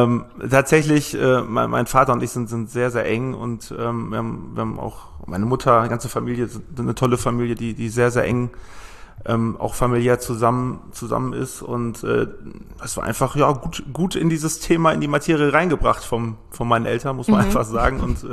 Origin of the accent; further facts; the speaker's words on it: Rheda-Wiedenbrück, North Rhine-Westphalia, Germany; Ich bin 31 Jahre alt, wie gesagt, ich komme aus Reda Wiedenbrück